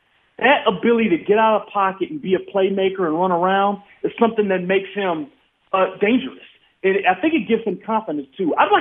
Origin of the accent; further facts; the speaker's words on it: Detroit, Michigan, United States; now in Kansas City, United States; And believe me, I know. I grew up in Detroit, let alone that quarterback.